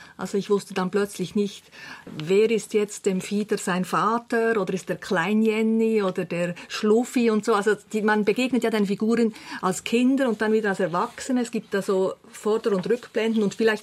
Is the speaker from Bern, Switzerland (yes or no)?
yes; Bern, Switzerland; für mich als Bernerin, ich habe natürlich dann auch ganz viele Mundartwörter wiedergefunden, die man heute gar nicht mehr so braucht.